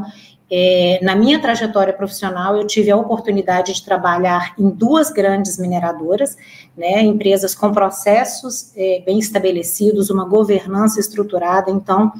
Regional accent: Minas Gerais, Brazil; Eu sou mineira, mas já andei aí uma boa parte do Brasil.

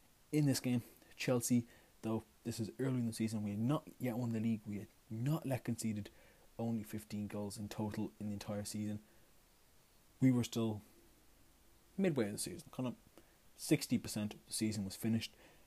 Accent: Ireland; As, of course, I am Irish, Declan Rice did sort of flip-flap and join the English national team after playing for Ireland several times.

